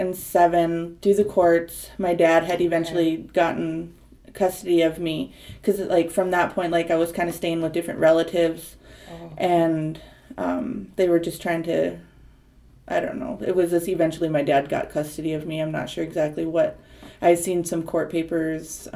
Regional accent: Dickinson, North Dakota, United States; also born or lived in Mandaree / Williston; Well, I was born in Dickinson, North Dakota. My mother was from Mandaree, which is on the Fort Berthold Reservation, and the first 7 years of my life, I lived with my mother, so we kind of moved around a lot

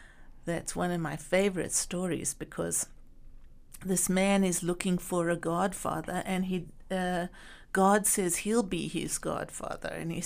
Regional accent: South Africa; My parents were from Greece, and they immigrated to South Africa, and all the children were born in South Africa, and we went to, you know, British colonial schools.

